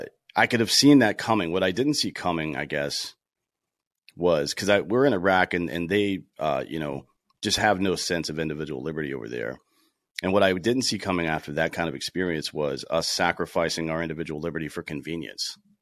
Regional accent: South Carolina, United States; I grew up in South Carolina, played baseball in high school.

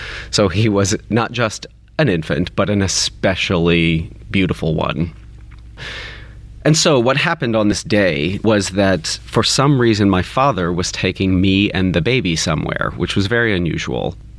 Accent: Kentucky, United States; I grew up in Kentucky. My dad is a Kentuckian.

